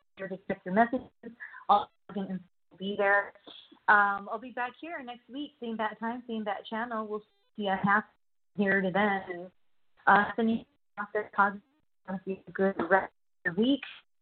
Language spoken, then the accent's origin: English; California, United States; from Cali.